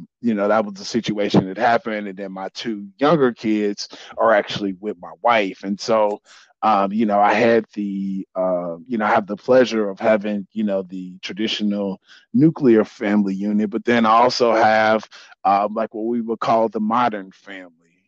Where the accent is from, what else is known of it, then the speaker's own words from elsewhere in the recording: Houston, Texas, United States; I'm from Houston, Texas.